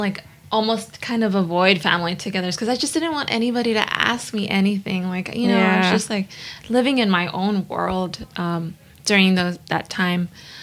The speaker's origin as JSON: {"language": "English", "town": "Los Angeles", "region": "California", "country": "United States", "tie": "born or raised there", "said": "I was born and raised in LA, from the San Fernando Valley. Both of my parents are from Mexico. So I'm 100% Mexican."}